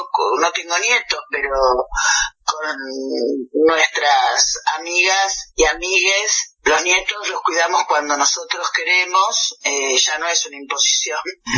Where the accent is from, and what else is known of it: Salto, Buenos Aires Province, Argentina; born there; now in La Plata, Argentina